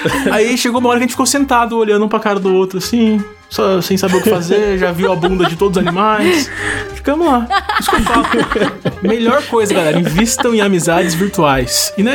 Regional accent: Taubaté, São Paulo, Brazil; Galera, ó, eu sou de Taubaté, São Paulo.

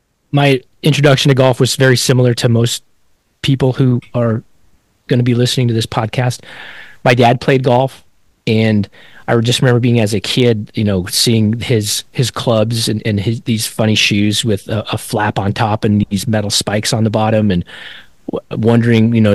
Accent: Colorado, United States; I grew up in Colorado, so all the golf courses were kind of like open and treeless.

